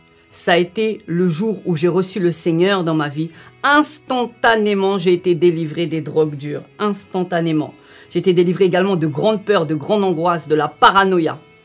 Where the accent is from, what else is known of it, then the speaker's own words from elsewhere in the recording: Saint-Denis, Île-de-France, France; born there; Je suis né d'une maman française et d'un papa marocain. Donc double culture, double origine, je suis né à Saint-Denis dans le 93.